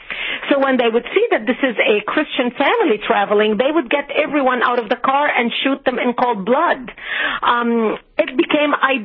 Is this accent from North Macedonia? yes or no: no; Lebanon; I was born and raised in Lebanon, which used to be the only majority Christian country in the Middle East.